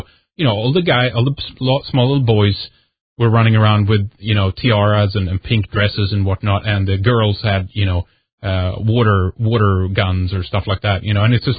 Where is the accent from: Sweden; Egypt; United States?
Sweden; I can just speak for myself here, but just, you know, growing up in Sweden, certainly you have your own experiences and whatnot